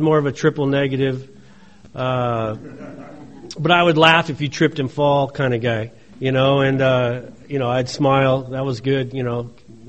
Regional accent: Torrance, California, United States; And I grew up in the South Bay area, Torrance, Redondo Beach.

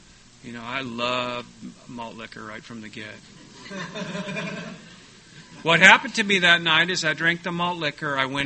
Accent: San Diego, California, United States; as a kid growing up in Ocean Beach in the 70s.

